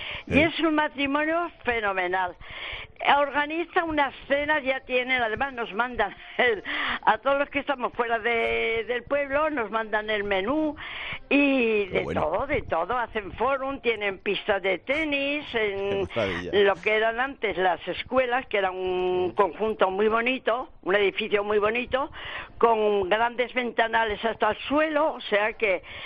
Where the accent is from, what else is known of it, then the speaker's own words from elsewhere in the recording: La Llana, Aragon, Spain; now in Madrid, Spain; Mi pueblo es un pueblo pequeño, pero muy lindo. Está entre Sádaba y un castillo, en la región de las Cinco Villas.